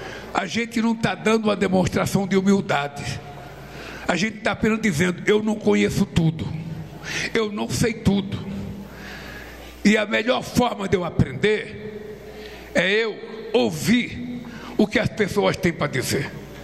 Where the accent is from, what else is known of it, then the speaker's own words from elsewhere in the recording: Northeast Region, Brazil; born there; Vai conhecer o Nordeste, onde eu nasci.